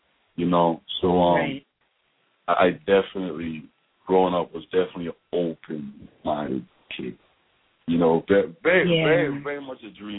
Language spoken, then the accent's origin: English; St. Thomas, U.S. Virgin Islands; Well, I grew up in St. Thomas, in the Virgin Islands.